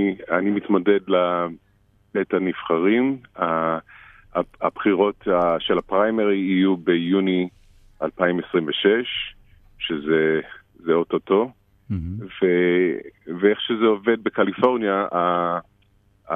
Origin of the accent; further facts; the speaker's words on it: Los Angeles, California, United States; also born or lived in Israel; נולדתי בישראל וירדנו שהייתי בין בערך שנתיים.